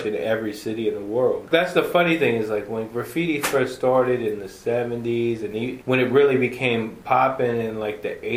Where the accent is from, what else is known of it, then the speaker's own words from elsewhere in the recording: Yuma, Arizona, United States; well, I'm from the Quatzon tribe in Yuma, Arizona. I was just out there on the res.